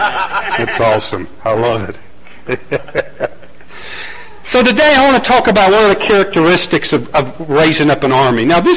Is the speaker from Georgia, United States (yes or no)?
yes; Atlanta, Georgia, United States; I moved from Atlanta, Georgia. I lived in downtown Atlanta. I lived near Piedmont Park. Grew up in a suburb. I love the city.